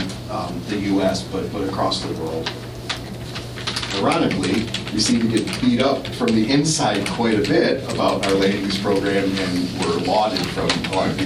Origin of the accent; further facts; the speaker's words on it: Michigan, United States; I think what attracted me to Oregon, I'm originally from Michigan, was the planning program.